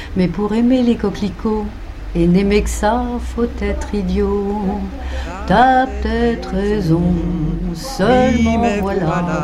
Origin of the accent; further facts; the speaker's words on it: Île-de-France, France; now in Versailles, France; Ça fait plus de 40 ans que j'habite Versailles. Je ne suis pas versaillaise, je ne suis pas née à Versailles, je suis née à Saint-Germain-en-Laye. Mais j'ai toujours vécu dans la région parisienne, dans la banlieue ouest, et je suis à Versailles depuis 71.